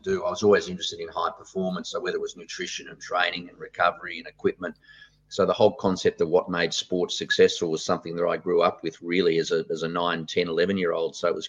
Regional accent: Geelong, Victoria, Australia; I was very fortunate growing up in Geelong because we've just talked about it. It's a very sports city

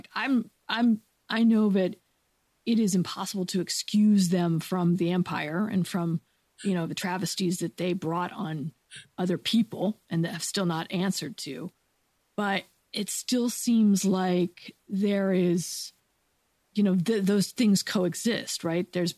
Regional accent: United States; Like, I'm an American and I don't get it.

